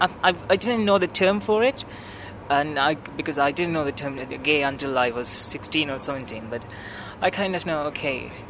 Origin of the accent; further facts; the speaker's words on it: Sri Lanka; I come from Sri Lanka and I'm 22 years old.